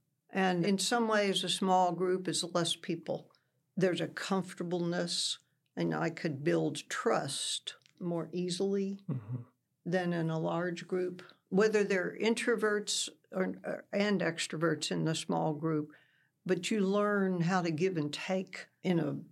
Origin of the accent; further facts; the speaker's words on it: Pampa, Texas, United States; I grew up in Pampa, Texas for about 13 years, and then I left home in 61.